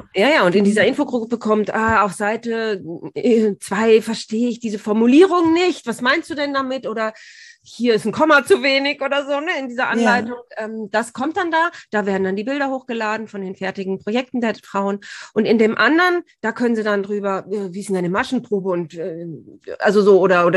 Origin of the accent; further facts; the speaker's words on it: Bad Tölz, Bavaria, Germany; weil Tölz eben meine Heimatstadt ist, war das irgendwie so, das hat mich wahnsinnig gefreut